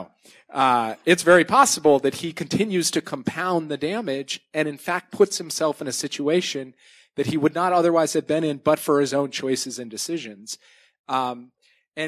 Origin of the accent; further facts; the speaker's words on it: Minnesota, United States; I'm from Minnesota, which is a polite Midwestern place, mostly populated by Scandinavian Lutherans. I'm an Irish Catholic